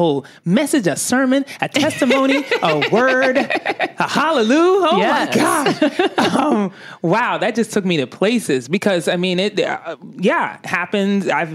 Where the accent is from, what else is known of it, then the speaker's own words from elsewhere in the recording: Colorado Springs, Colorado, United States; also born or lived in Ghana; when we moved from Ghana to Colorado Springs, Colorado, which if I were to call any place home, that would be home.